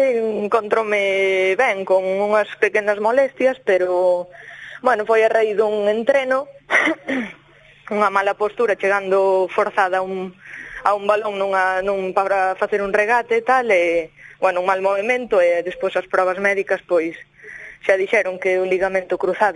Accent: Curtis, Galicia, Spain; claro, eu son de Curtis.

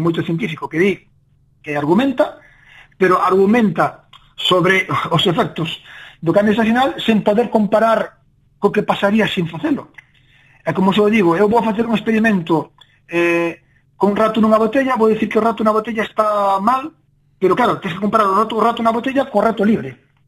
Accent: Galicia, Spain; Eu son da Costa da Morte

